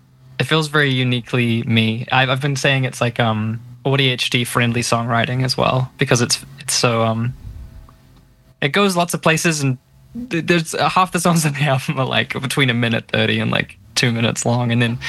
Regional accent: Auckland, New Zealand; My pronouns are she, her, and I'm from Tamaki Makaurau.

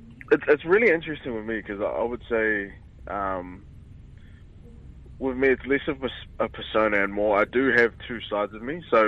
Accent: Wellington, New Zealand; I'm from Wellington originally, but I'd catch the bus down to Wellington from Auckland.

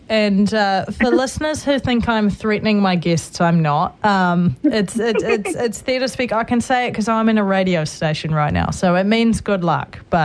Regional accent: New Zealand; we're from New Zealand, we're going to make, a comedic reboot of the iconic, UK-based TV show Coronation Street

